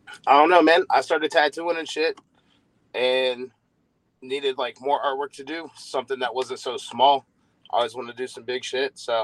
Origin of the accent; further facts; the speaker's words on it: Cincinnati, Ohio, United States; Well, I grew up in Cincinnati, and where I grew up at was right next to train tracks and factories and shit.